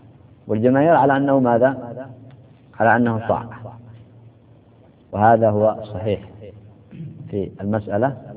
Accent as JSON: {"language": "Arabic", "country": "United Arab Emirates", "said": "اليوم عندنا في الإمارات خدم وخادمات يأتون بهؤلاء من بلاد بعيدة"}